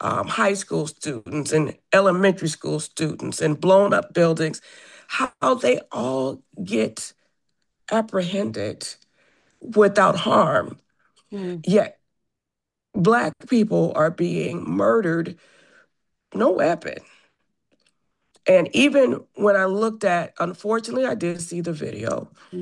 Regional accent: Madison, Wisconsin, United States; I grew up in Madison. I've been here since 1971 and grew up really in a different Madison than we see today.

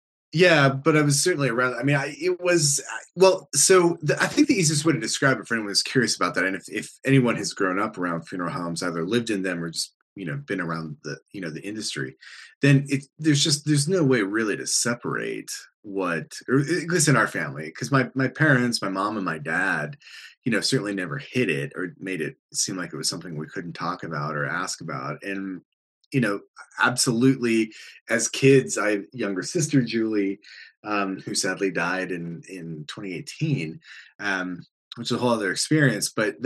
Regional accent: United States; now in United Kingdom; So I moved to the UK about over 15 years ago now. And I came from the States originally

